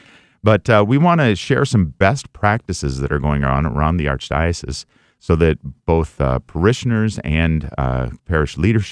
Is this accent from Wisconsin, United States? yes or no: yes; Wisconsin Dells, Wisconsin, United States; I grew up in Wisconsin Dells, which is about 3 hours here from the Twin Cities.